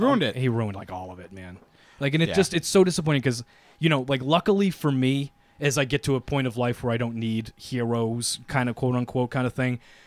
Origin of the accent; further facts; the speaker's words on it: Ireland; I mean, I'm Irish. Oh, you like to drink.